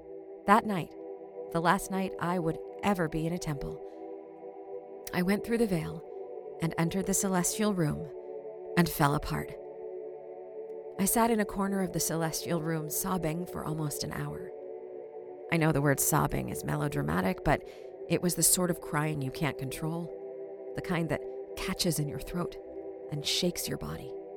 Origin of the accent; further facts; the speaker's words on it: Utah, United States; Whenever anyone learns I grew up in Utah and asks, as they so often do, if I am Mormon, I never know what to answer, even still.